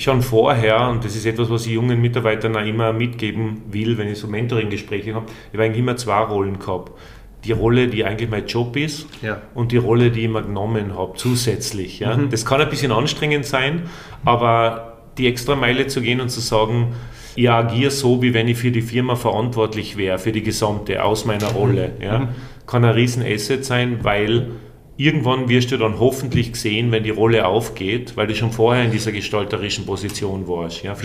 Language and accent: German; Tyrol, Austria; Man hört es ja wahrscheinlich gleich am Dialekt. Ich komme ursprünglich aus Osttirol.